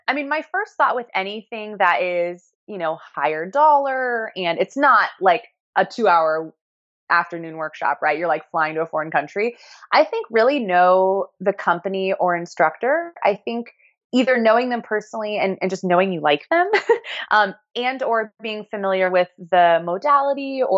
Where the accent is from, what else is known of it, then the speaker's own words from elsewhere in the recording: Kansas City, United States; there's a brand from my hometown, Kansas City, called Balance.